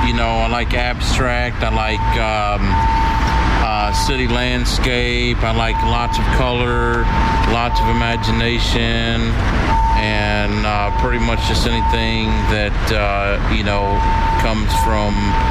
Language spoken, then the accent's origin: English; Michigan, United States; also born or lived in Texas / Oklahoma / Arizona / California; now in Hollywood, United States; Well, I've pretty much lived all over the United States. From Michigan, I lived in Texas, Oklahoma, Arizona, California, Hawaii, pretty much just everywhere.